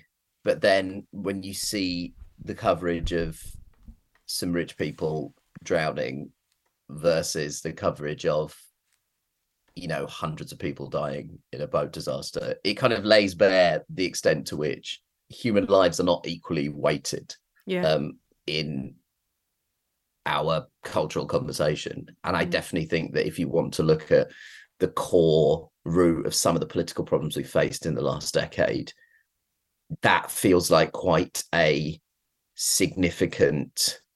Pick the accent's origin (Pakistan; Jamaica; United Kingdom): United Kingdom; born there; even though I am British and was born in Britain, I feel somewhere deep in my genes, I hear the sounds of my ancestors laughing their asses off.